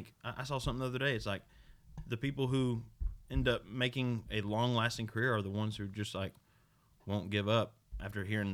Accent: Arkansas, United States; I'm from Arkansas. Like, you can't hide that.

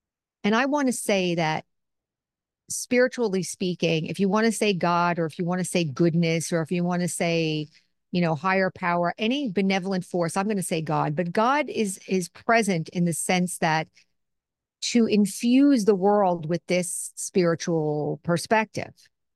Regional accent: United States; I'm still an American, I'm still female

